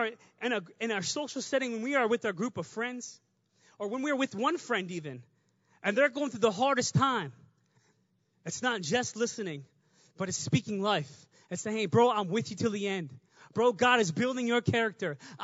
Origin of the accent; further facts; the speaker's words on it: Sri Lanka; accent: Sri Lankan; until I turn on the accent, until I turn the tone on, and I speak to them in my Sri Lankan accent, until I do that, they won't get me.